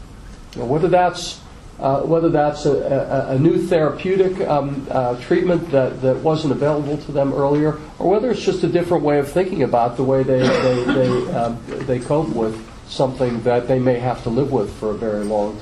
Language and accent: English; Vermont, United States; I'm North American, obviously, rural Vermont, two doctors in one practice